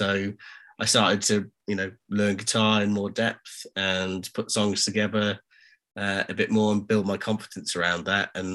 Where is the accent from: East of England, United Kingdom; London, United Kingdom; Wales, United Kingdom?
Wales, United Kingdom; Cardiff; now in Newcastle, United Kingdom; I'm not originally from Newcastle, so I moved up from Cardiff in Wales, and was just sort of kind of feeling out the local scene.